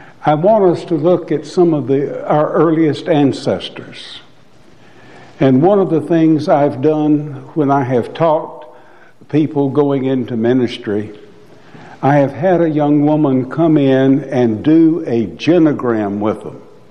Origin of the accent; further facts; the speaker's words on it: Columbia, Tennessee, United States; It's hard for me, the way I grew up in Columbia, Tennessee.